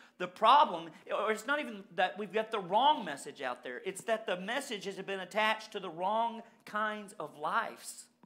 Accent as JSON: {"language": "English", "region": "Southern United States", "country": "United States", "tie": "born or raised there", "said": "because we grew up in the Bible Belt, we would say God is the most important thing about us."}